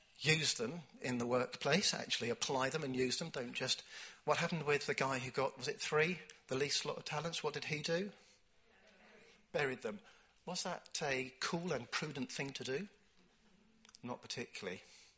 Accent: United Kingdom; maybe if I was an American, I could do that. But if I'm a British person, you know, I could not tell you what my talents are.

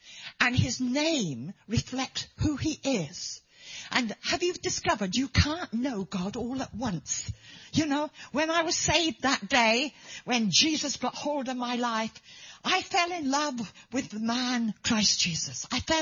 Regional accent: Wales, United Kingdom; we come from Wales originally

